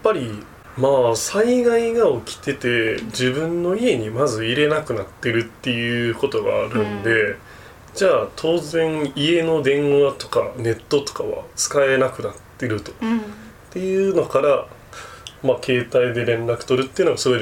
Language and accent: Japanese; Kobe, Hyogo, Japan; moved away as an adult; now in Tokyo, Japan; 私は神戸生まれ神戸育ちで、就職をきっかけに東京に引っ越してきて、小学校1年生の頃に阪神淡路大震災を被災し、